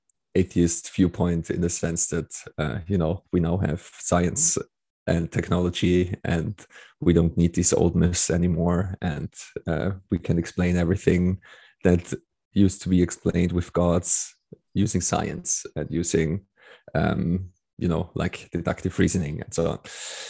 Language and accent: English; Austria; Yeah, so I grew up in Austria, and Austria is a very kind of conservative country and Catholic country